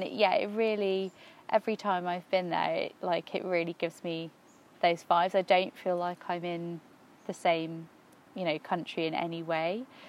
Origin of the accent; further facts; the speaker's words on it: Hemel Hempstead, East of England, United Kingdom; I grew up in Hemel Hempstead town in Hertfordshire. Obviously, because I grew up there, I absolutely hated everything about it